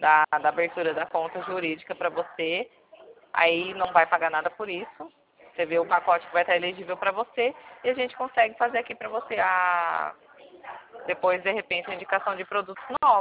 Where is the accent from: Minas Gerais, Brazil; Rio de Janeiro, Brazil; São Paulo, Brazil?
São Paulo, Brazil; Eu sou daqui do interior de São Paulo.